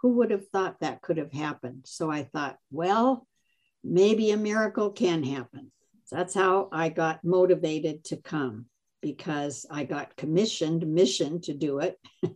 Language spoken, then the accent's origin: English; Seattle, Washington, United States; also born or lived in Los Angeles; now in Toppenish, United States; I was raised in Seattle. I lived in Washington, D.C. and the L.A. Basin.